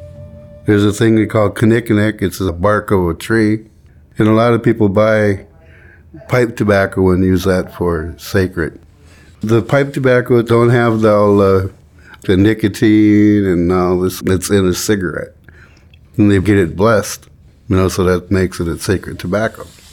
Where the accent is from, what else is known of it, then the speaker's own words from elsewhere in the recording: Minnesota, United States; I'm from the White Earth Indian Reservation.